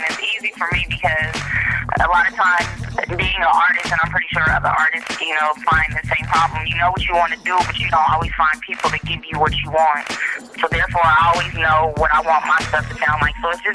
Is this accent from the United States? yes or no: yes; California, United States; But I'm from the Valley and people don't know that. So I did … just to kind of let people know where I'm from, just to represent my part of the town.